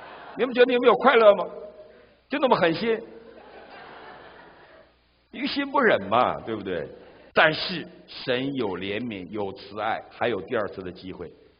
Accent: China; now in United States; 你从中国来，我从中国来

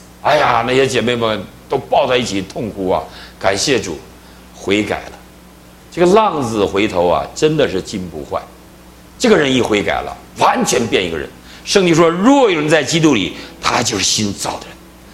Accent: Northeast China, China; 那要我们东北人大嘴巴子打死你

